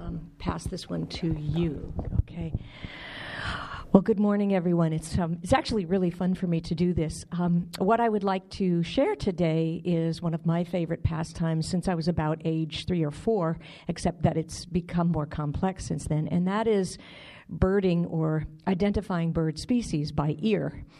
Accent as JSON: {"language": "English", "town": "Detroit", "region": "Michigan", "country": "United States", "tie": "born or raised there", "said": "And one of the earliest memories that I have of growing up in Detroit, Michigan"}